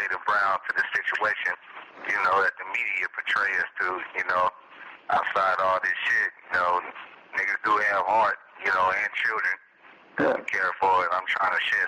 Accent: Northwest, United States; because I'm from the Northwest, he's from Northern California

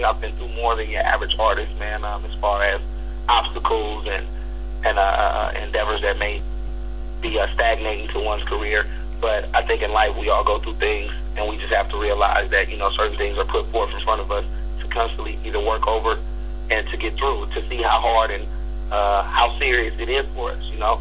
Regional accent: California, United States; it makes you feel good again to say, I'm from California, man, because you're looking up and down the coast

